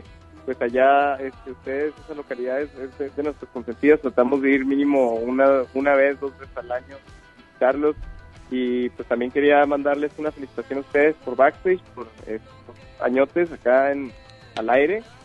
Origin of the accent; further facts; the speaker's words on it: Chihuahua, Mexico; en el norte hay una, nosotros somos de Chihuahua